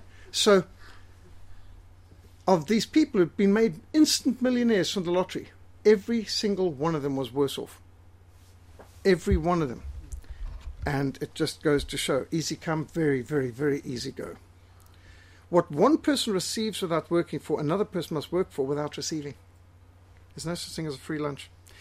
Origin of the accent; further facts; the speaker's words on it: Zimbabwe; now in South Africa; I remember I came down from Rhodesia where we had a very high level of education. And I must say, while the South African science and maths was better, the Rhodesian history and geography and English was higher.